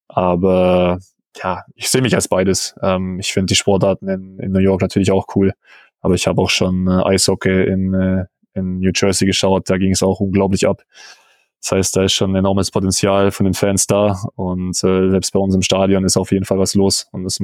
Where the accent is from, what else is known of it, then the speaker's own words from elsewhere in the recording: Bavaria, Germany; Als Bayer komme ich da nicht drum rum.